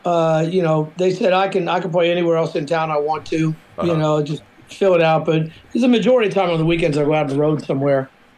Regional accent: Cincinnati, Ohio, United States; now in Nashville, United States; Cincinnati, my hometown.

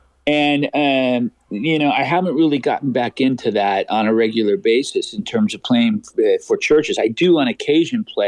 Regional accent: Whittier, California, United States; also born or lived in Fullerton / La Mirada / Pasadena; I sure did. I was born in Whittier, and then we lived in Fullerton, lived in La Mirada.

